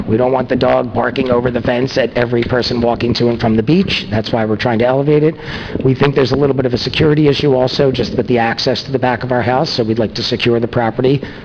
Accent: Philadelphia, Pennsylvania, United States; now in Margate, United States; You know, we're from Philadelphia. So we just decided after 30 years, and our children are 28 and 24, we think we'd like to live here.

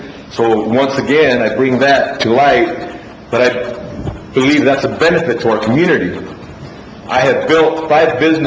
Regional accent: Othello, Washington, United States; also born or lived in Portland; I've lived here in Othello for 52 years. I was born in Portland, shortly moved into Othello

